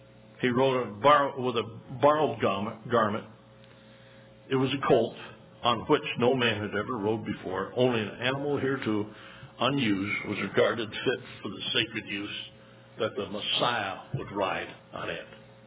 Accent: Great Falls, Montana, United States; I'm from Great Falls, city of about 58 to 60.

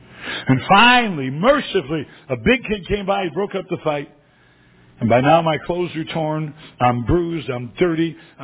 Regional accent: Detroit, Michigan, United States; also born or lived in South Carolina; I was born in South Carolina, but when I was in the first grade, my dad took over the Detroit Rescue Mission. And we moved to Detroit. I grew up most of my young years in the city of Detroit.

